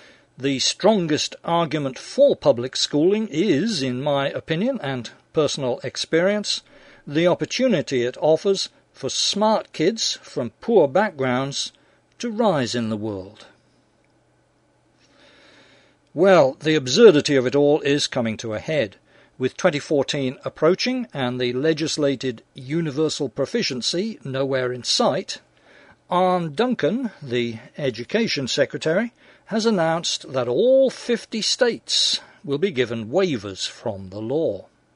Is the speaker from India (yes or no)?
no; England, United Kingdom; knowing, as an Englishman does, certain regrettable tendencies common among sailors